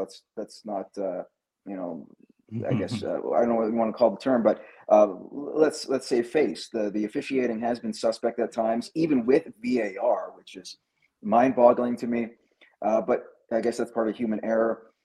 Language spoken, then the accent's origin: English; Canada; from the fan perspective as a Canadian